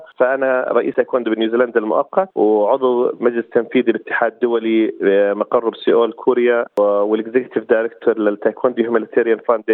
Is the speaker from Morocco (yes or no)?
no; Jordan; أنا مولود بالأردن، عشت بالأردن معظم بداية حياتي